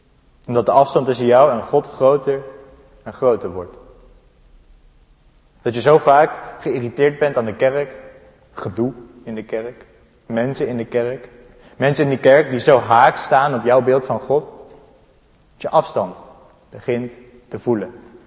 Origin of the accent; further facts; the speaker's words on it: Amsterdam, North Holland, Netherlands; En dat doet mij als Amsterdammer direct denken aan die Jordaanse uitdrukking die u wel kent, denk ik.